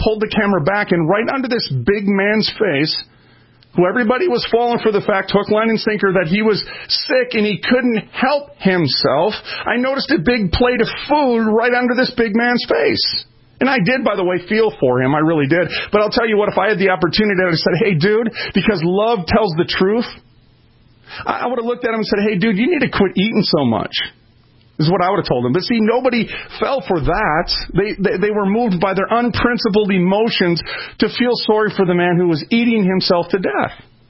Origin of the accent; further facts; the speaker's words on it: Minneapolis, Minnesota, United States; I was raised in North Minneapolis. I moved 37 times.